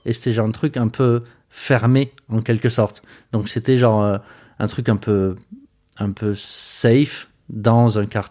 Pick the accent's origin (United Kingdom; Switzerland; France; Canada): France; Marseille, Provence-Alpes-Côte d'Azur; donc j'ai grandi à Marseille, et puis j'ai grandi presque quasiment seul avec ma mère